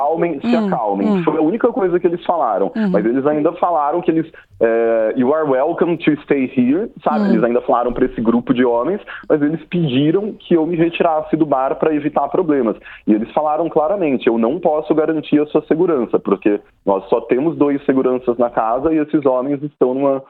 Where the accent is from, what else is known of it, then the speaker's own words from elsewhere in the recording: Brazil; eu falei, olha, eu sou brasileiro também, veja só.